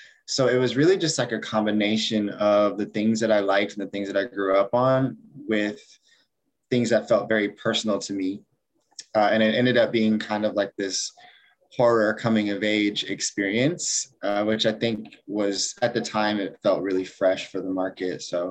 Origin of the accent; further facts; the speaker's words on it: Atlanta, Georgia, United States; So I'm a writer from Atlanta, Georgia. Currently reside here, but I'm thinking of moving to New York pretty soon because I think that's where my heart is.